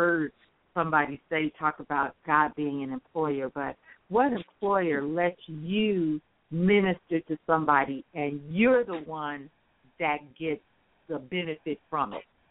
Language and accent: English; Chicago, Illinois, United States; we used to have testimony in the church, and I'm from Chicago